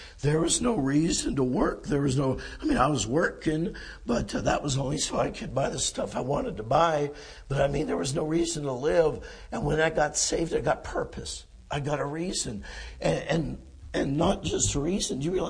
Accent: California, United States; I mean, back in my hometown in California there, my dad was the principal of the school, and he was there many, many years.

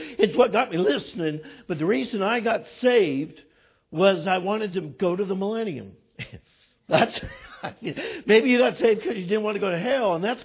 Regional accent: California, United States; I grew up in California, up in the mountains by Yosemite National Park

